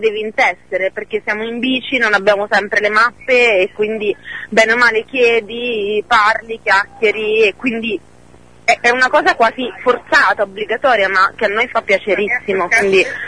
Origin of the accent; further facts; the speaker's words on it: Marche, Italy; anch'io essendo marchigiana non avevo mai poi effettivamente guardato, osservato bene da vicino